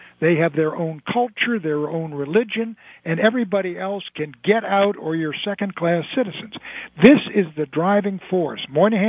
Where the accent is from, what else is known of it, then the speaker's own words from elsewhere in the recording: United States; I mean, I'm an Irishman, I'm Scotch-Irish, I'm German, but I'm not at home in Germany. I'm an American.